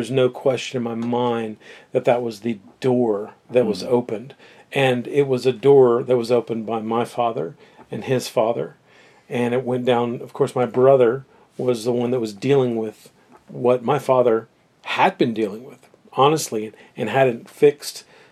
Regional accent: Houston, Texas, United States; born there; so I was born in Houston, Texas.

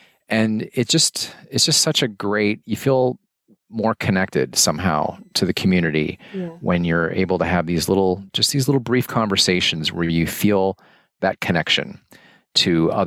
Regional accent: St. Louis, Missouri, United States; now in Hamden, United States; So I moved to Hamden from the Midwest, from St. Louis, Missouri, back in 93.

